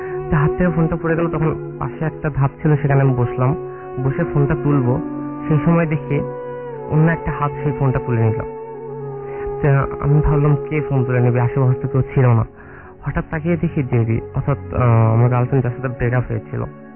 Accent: Bogura, Rajshahi Division, Bangladesh; now in Dhaka, Bangladesh; বগুড়া থেকে এসেছি। আমি ঢাকা বিশ্ববিদ্যালয়ের চারুকলা অনুষদের একজন ছাত্র।

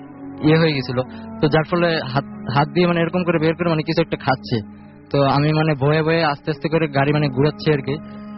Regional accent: Dakshinkhan, Dhaka Division, Bangladesh; উত্তর দক্ষিণখান থেকে।

